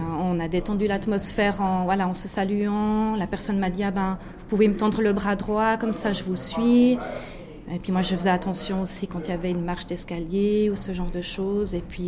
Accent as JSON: {"language": "French", "region": "Fribourg", "country": "Switzerland", "said": "la région d'où je viens, dans le canton de Fribourg."}